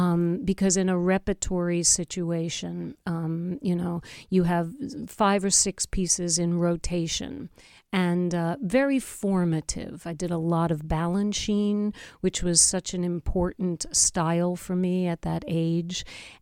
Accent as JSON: {"language": "English", "town": "Baltimore", "region": "Maryland", "country": "United States", "tie": "born or raised there", "said": "I grew up in Baltimore, and there was a school affiliated with the Maryland Ballet, which was an amazing training ground."}